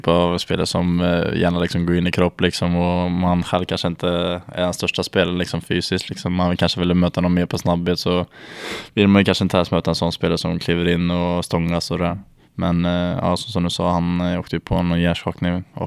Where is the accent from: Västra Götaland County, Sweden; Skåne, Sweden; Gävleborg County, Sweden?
Västra Götaland County, Sweden; Timmersdala; i Timmersdala så bor det runt 800 personer kanske. Och där är jag uppväxt med hela familjen.